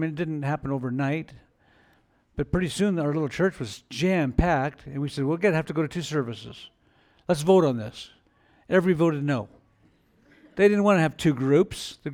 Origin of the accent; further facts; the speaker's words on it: California, United States; born there; I was born in California. I had California roots. My family lived in Hesperia.